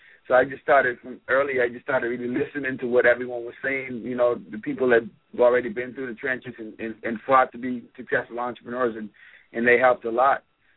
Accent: Bahamas; I grew up in the Bahamas

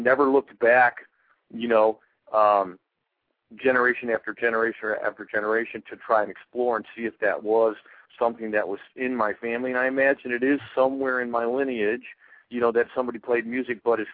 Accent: Detroit, Michigan, United States; And as you said, you know, growing up in Detroit, obviously I had some … influences and some … influences and stuff like that.

